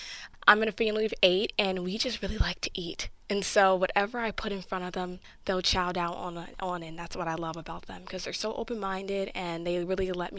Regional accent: Southern US, United States; Well, you know, I'm from the South, and so Southern cuisine it's my heart, I'm not going to lie.

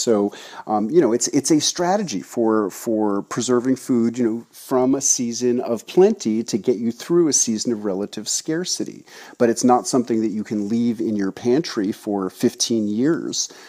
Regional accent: New York City, New York, United States; my initial interest in fermentation actually stems from, you know, a childhood growing up in New York City loving sour pickles.

